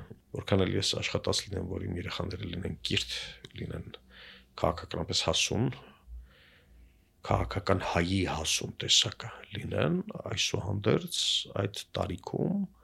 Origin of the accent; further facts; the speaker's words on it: Aleppo, Aleppo Governorate, Syria; ես Սիրիայում եմ ծնվել, Հալեպում ծնվել, մեծացել